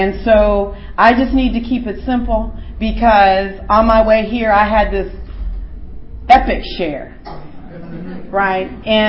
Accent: California, United States; So I'm an addict from Northern California

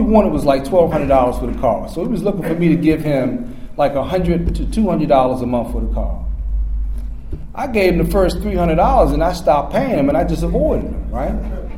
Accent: Washington, District of Columbia, United States; I'm from Washington, D.C., born and raised, and I drank my first beer in Oxen Run Park

